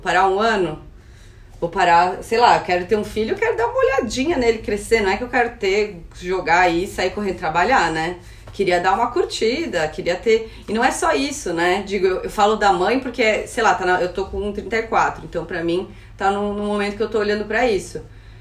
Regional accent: Santa Catarina, Brazil; eu sou de Santa Catarina, no interior, e eu fui estudar em Floripa

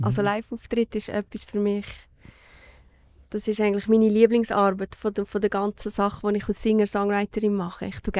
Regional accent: Switzerland; dass ich Schweizerin bin.

